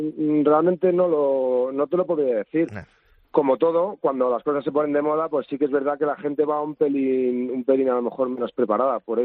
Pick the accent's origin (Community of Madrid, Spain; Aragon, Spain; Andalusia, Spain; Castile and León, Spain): Community of Madrid, Spain; Madrid; estamos aquí en Madrid, que yo soy de Madrid